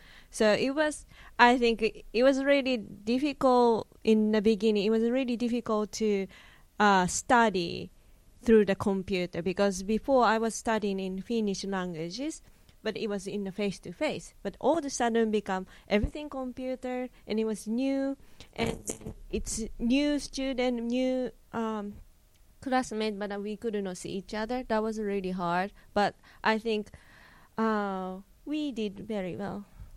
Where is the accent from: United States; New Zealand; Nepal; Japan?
Japan; because I'm from Japan, and then really, really, really different culture.